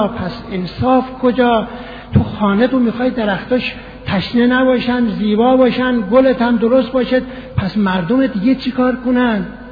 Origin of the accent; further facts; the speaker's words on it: Iran; میگفتم ایران، همچی که میگفتم ایران ایران ایران ایران